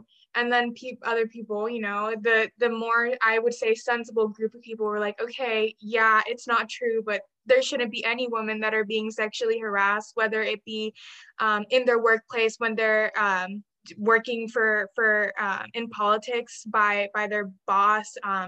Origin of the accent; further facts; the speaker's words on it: Venezuela; I'm from Venezuela, so like talking about how relations between the United States and Venezuela has been a big thing for me forever.